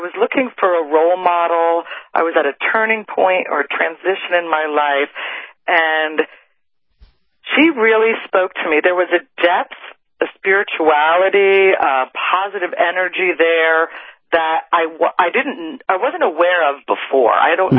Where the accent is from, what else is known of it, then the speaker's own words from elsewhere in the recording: Cincinnati, Ohio, United States; Well, I grew up in Cincinnati, and I was a huge country music fan and loved … growing up.